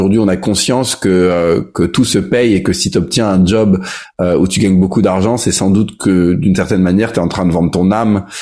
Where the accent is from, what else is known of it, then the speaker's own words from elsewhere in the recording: France; j'ai grandi en France avec une maman française, un papa californien.